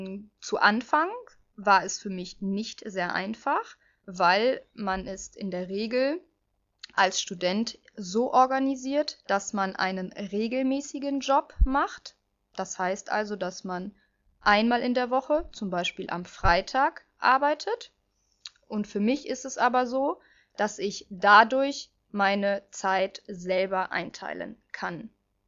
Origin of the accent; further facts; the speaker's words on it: Düsseldorf, North Rhine-Westphalia, Germany; now in France; Ja, ich komme aus Düsseldorf und ich arbeite als Assistentin an einem College und an einem Lycée in der Nähe von Paris.